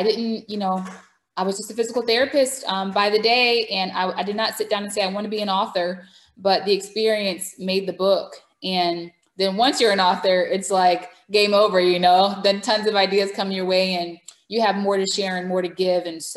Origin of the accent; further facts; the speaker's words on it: New York, United States; I am originally from New York, Long Island. And born and raised there, went to school up north as well in Michigan, studied abroad for a little bit, and now I live in southern Georgia.